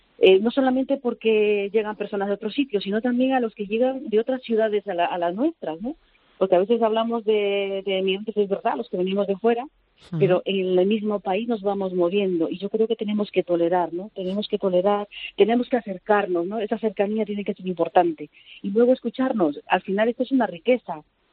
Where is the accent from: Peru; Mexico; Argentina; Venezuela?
Peru; moved away; yo soy de fuera, yo soy de Perú.